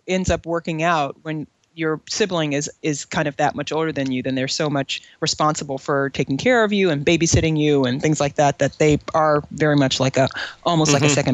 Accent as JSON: {"language": "English", "region": "Ohio", "country": "United States", "tie": "born or raised there", "moved": "as an adult", "said": "I did not. I grew up in Ohio."}